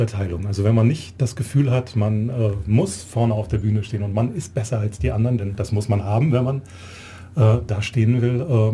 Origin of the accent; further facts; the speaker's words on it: Hanover, Lower Saxony, Germany; ich komme aus Norddeutschland, aus Hannover, habe da Sozialpsychologie und Germanistik, Literaturwissenschaft studiert